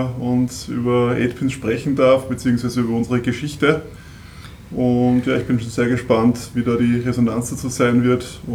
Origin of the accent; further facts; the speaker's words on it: Kirchdorf an der Krems, Upper Austria, Austria; Naja, ich komme aus Kirchdorf an der Krems